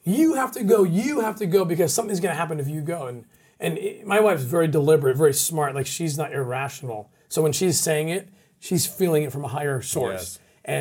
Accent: Netherlands; English is a second language; I'm a Dutch. I'm from Holland.

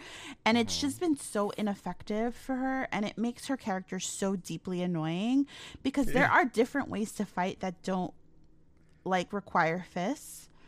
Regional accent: Bronx, New York, United States; now in Westchester, United States; And when I moved from the Bronx to Westchester, people were literally afraid of me.

